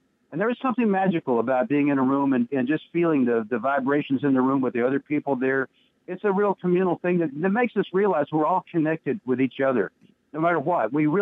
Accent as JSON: {"language": "English", "town": "Dallas", "region": "Texas", "country": "United States", "tie": "born or raised there", "said": "They went to Austin, Texas, and I grew up in Dallas."}